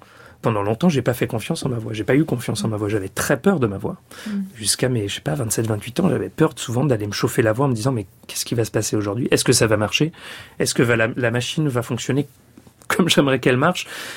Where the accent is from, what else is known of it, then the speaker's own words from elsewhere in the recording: Paris, Île-de-France, France; born there; je suis né à Paris en 1985 et je suis musicien.